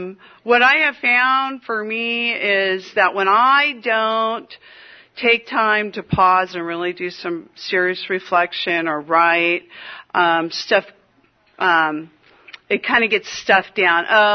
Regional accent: California, United States; Well, when I was a kid, I grew up in the Santa Cruz Mountains, and there was packs of dogs that would run the mountains.

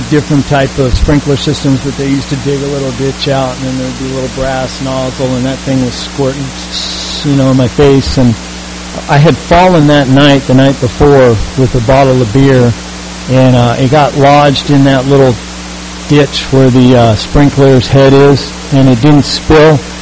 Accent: Ocean Beach, United States; I grew up here in Ocean Beach. I grew up in the Ocean Beach area in the 1970s.

